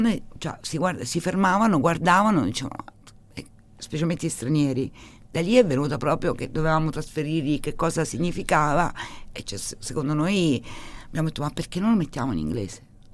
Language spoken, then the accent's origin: Italian; Marche, Italy; nelle Marche si è sempre pensato che il nostro dialetto non era bello, che non era bello farsi riconoscere, che non era bello esprimere la propria ruralità.